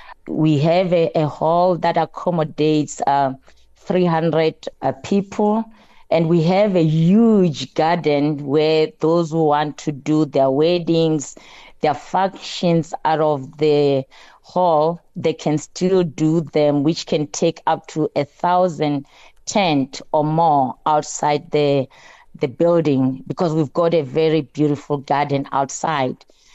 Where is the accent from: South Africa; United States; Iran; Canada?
South Africa; Limpopo; from the Wembe district in Limpopo province, and that is where the hotel is.